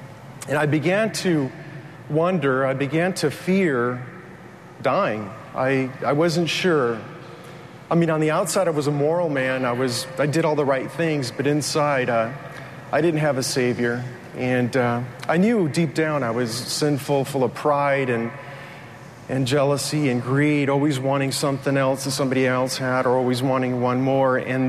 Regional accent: United States; also born or lived in Cuba; We came to this country in the pursuit of the American dream, and I grew up not in the church

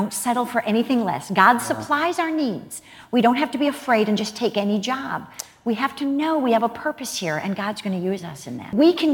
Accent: Chicago, Illinois, United States; moved away as an adult; I came from Chicago to go to school at USC and became a Christian in college

